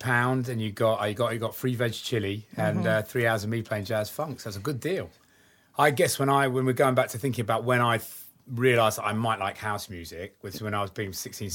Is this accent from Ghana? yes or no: no; Cambridge, East of England, United Kingdom; I come from Cambridge